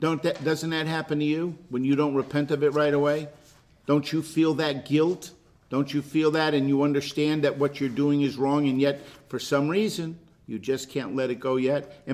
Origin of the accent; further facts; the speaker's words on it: United States; accent: southern; And then when I came up here, because of my southern accent